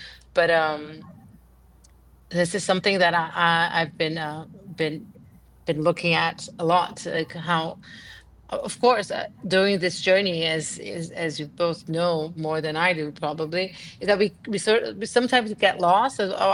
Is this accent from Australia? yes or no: no; São Paulo, Brazil; Oh yeah, I'm from Sao Paulo. I actually live in Sao Paulo. I commute every other week. I get on a plane and come here.